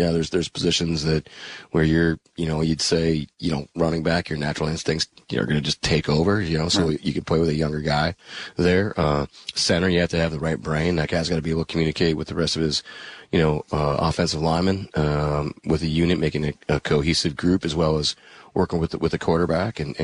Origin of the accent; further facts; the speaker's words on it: Green Bay, Wisconsin, United States; Like, I grew up in Green Bay. You back off, big fella.